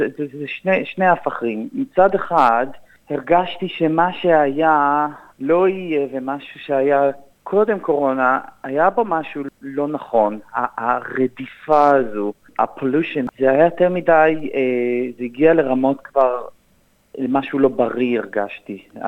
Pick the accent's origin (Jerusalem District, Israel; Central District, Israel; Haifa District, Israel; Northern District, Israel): Jerusalem District, Israel; Jerusalem; גדלתי בירושלים, גדלתי במקום שיש בו הרבה ניגודים